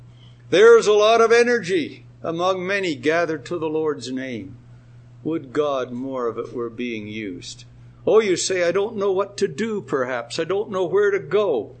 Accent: Canada; I'm not old enough to remember it, but I understand, and I'm speaking now perhaps for the moment as a Canadian

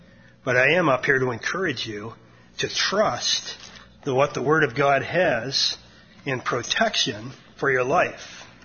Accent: Newfoundland and Labrador, Canada; I grew up in Newfoundland, as most of you know.

